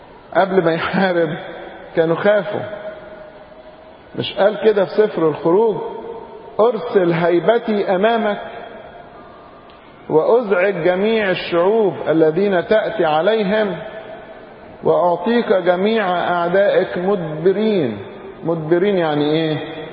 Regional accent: Egypt; عندنا في مصر نادرا لما بينزل تلج أثناء الأمطار، لكن أحيانا بينزل.

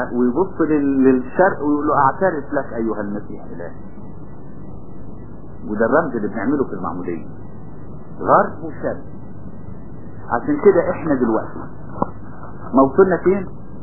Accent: Egypt; يمكن بتلاحظوا عندنا في مصر يقولك هذا الطريق لا يدخله الاجانب

